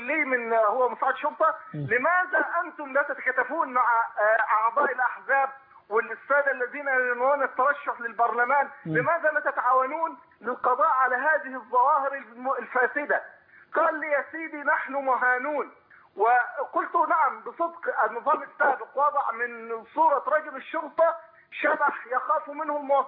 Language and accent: Arabic; Upper Egypt, Egypt; عندنا في الصعيد